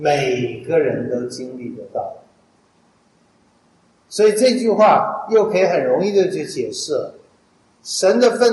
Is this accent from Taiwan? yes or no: yes; Taiwan